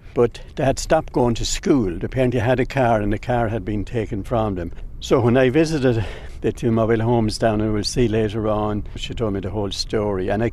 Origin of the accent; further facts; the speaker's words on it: Leinster, Ireland; we're farmers. I'm from South Carlow, yeah, we're Carlow.